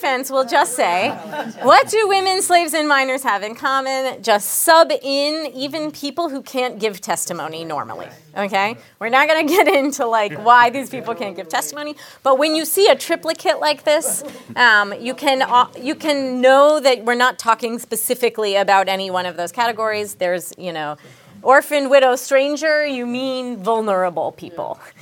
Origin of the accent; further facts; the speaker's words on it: the South, United States; I'm from the South. In the South, there's like a whole, it's very normal, actually, in the South for people who never keep kosher during the year.